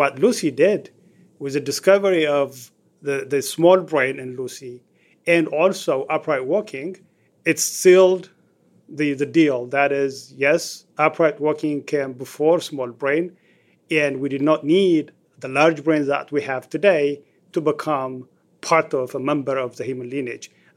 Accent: Ethiopia; English is a second language; In Ethiopia growing up, she was not as popular as she is today.

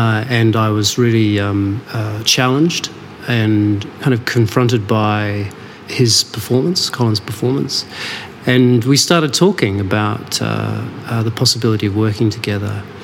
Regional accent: New Zealand; also born or lived in Melbourne; I'm a New Zealander, but actually trained as a dancer at a place called the Victorian College of the Arts in Melbourne.

